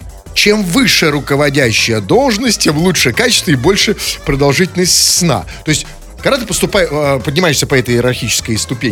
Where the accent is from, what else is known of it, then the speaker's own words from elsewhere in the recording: Butovo, Moscow, Russia; Я из Бутово, я в Бутово.